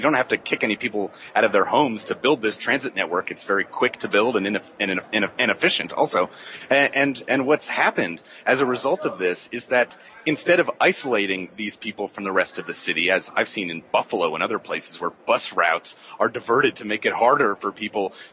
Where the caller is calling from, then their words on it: Medellin, Antioquia, Colombia; I'm calling from Medellin, Colombia, and with that name, I get confused with being a local quite often.